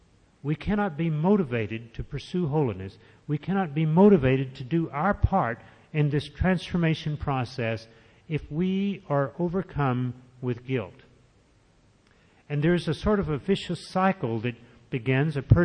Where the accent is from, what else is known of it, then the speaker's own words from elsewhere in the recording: Ireland; I'm not either. I'm Irish, and that's worse.